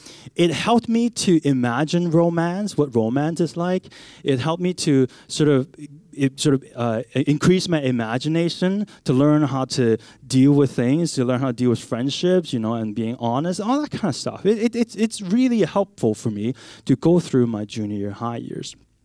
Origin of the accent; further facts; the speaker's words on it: Hong Kong; when I was born in Hong Kong, and I spent most of my younger days in Hong Kong